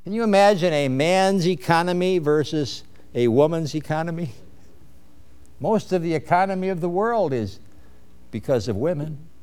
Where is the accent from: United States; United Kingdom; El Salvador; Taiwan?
United States; Chicago, Illinois; born there; I never said that up north. I was born in Chicago. Chicagoans don't say that.